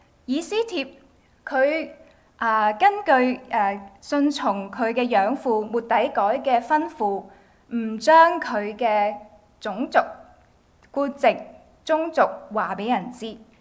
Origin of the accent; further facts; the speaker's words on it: Macau; 我係澳門人咯咁樣，我係澳門嚟嘅咁樣。咁咧信咗主之後，身為基督徒啦